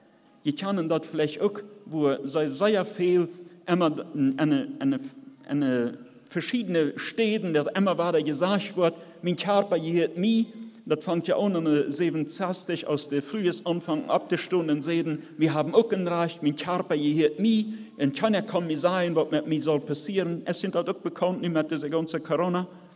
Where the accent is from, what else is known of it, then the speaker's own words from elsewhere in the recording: Russia; wir sind in Russland groß geworden.